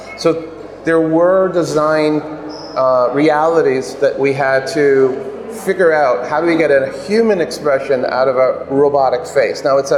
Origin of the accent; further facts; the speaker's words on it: Canada; I grew up in Canada.